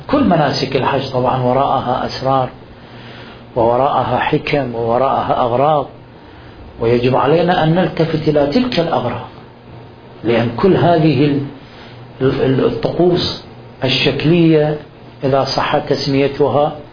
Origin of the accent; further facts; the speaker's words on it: Iraq; نحن عندنا في العراق في مشكلة عويصة الانتماء العشائري والتعصب للعشيرة